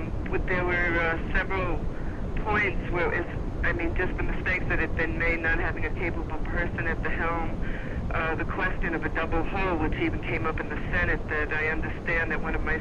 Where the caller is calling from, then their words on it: Juneau, Alaska, United States; I'm calling from Juneau.